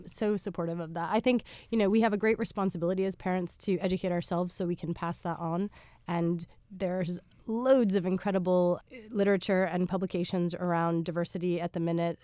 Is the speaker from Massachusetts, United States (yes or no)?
yes; Massachusetts, United States; now in Scotland; And it turns out we're both from the Berkshires.